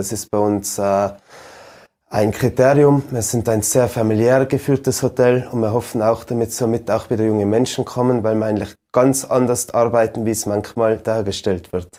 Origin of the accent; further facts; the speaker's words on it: Ischgl, Tyrol, Austria; Natürlich sind wir uns alle bewusst, dass die letzten 2 Jahre sehr harte Jahre waren, gerade für meinen Heimatort.